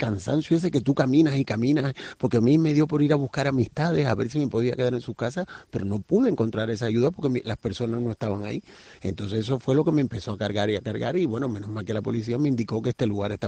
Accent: Cuba; moved away as an adult; now in Tenerife, Spain; Sí, soy cubano, pero afianzado. Yo hice Fresa y Chocolate, que fue una gran película para todo el mundo, y después me fui a Tenerife. Hace 30 años vivo en Tenerife

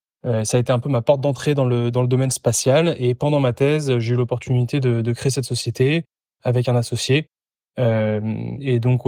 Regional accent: Paris, Île-de-France, France; now in Antwerp, Belgium; Sinon je suis parisien essentiellement, mais je vis en Belgique avec ma famille qui est à Anvers.

